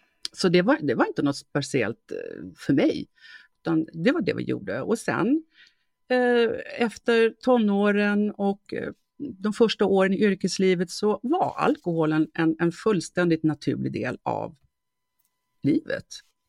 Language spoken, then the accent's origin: Swedish; Sweden; Och kulturen här kring alkohol och drickande är lite annorlunda än vad jag kommer ihåg från Sverige.